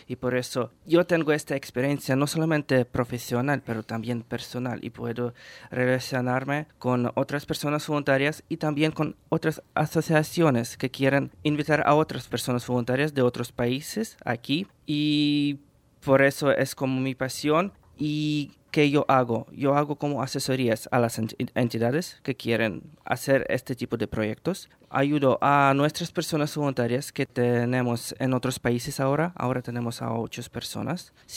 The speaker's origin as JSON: {"language": "Spanish", "country": "Ukraine", "accent": "Ukrainian", "second_language": "Spanish", "said": "Por cierto, soy ucraniano, por eso tengo este acento maravilloso."}